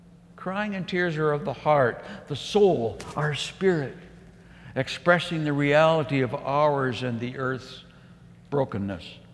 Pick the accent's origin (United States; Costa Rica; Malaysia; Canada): Canada; Calgary, Alberta; You know, I come from Calgary.